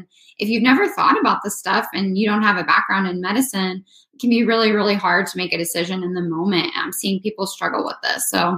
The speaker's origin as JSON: {"language": "English", "region": "Florida", "country": "United States", "moved": "yes", "lives_now": "Virginia, United States", "said": "And I am from Florida, but I live in Virginia now. So it is cold here too."}